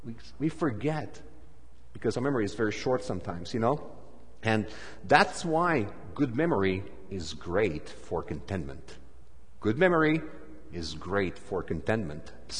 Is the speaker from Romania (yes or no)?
yes; Romania; moved away; I come from Romania, former communist country, and I lived 17 years after we switched from communism to democracy in Romania.